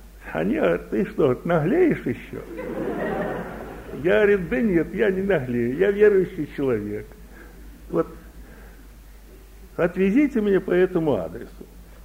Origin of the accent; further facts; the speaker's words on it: Russia; Я из России.